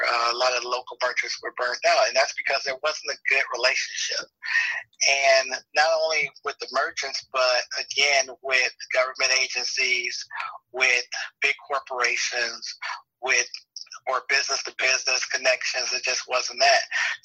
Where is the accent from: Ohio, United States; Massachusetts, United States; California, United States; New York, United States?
California, United States; Los Angeles; We all grew up in South LA. I grew up in South LA.